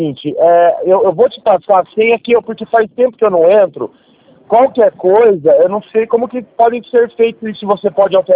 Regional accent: Jundiaí, São Paulo, Brazil; que eu sou de Jundiaí

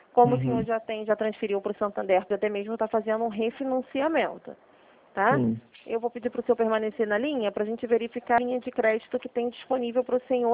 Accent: Rio de Janeiro, Brazil

